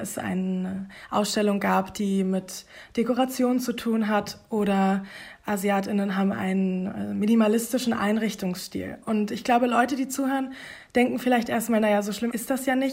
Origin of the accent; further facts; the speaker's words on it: Germany; born there; ich bin in Deutschland geboren, das heißt, ich habe da ein Privileg, dass ich zum Beispiel keinen Akzent habe